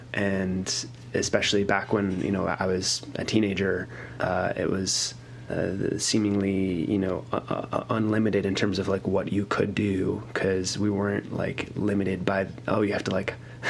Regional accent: New York City, New York, United States; also born or lived in Los Angeles; New York City.

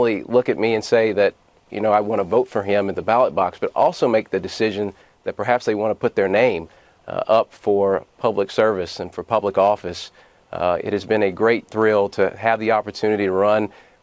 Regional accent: Elizabethtown, Kentucky, United States; I grew up in Elizabethtown, Kentucky, Hardin County, which is not too far from the birthplace of Abraham Lincoln.

